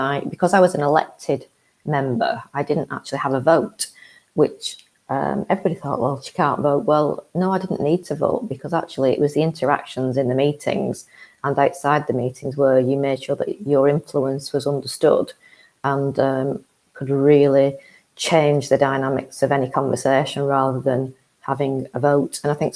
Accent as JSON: {"language": "English", "town": "Bolton", "region": "North West England", "country": "United Kingdom", "tie": "born or raised there", "said": "I'm from Bolton. I'm very, very proud of being a Boltonian. I grew up in Tomfold, which was not the most wealthy area of Bolton, but I came from a really well-loved, well-nurtured family, and went to school in Braitmith, which again is quite a deprived area of Bolton"}